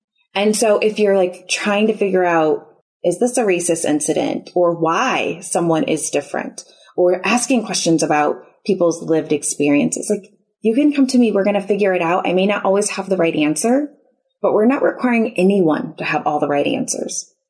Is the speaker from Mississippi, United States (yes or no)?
no; Chicago, Illinois, United States; now in Houston, United States; And we're originally from the Chicago area.